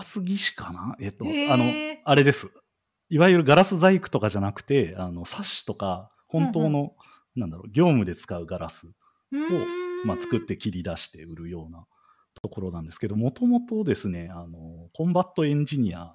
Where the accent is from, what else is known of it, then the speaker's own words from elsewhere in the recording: Kitakyushu, Fukuoka, Japan; そうですね、出身は福岡県の北九州市ですね。